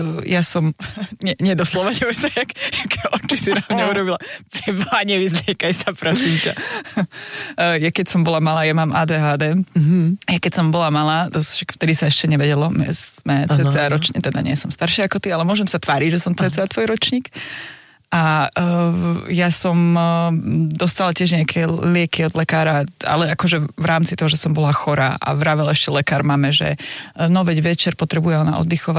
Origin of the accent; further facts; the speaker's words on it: Prešov, Prešov Region, Slovakia; sme obidve z Prešova, už každého, koho tu mám z Prešova, musím povedať, že je z Prešova.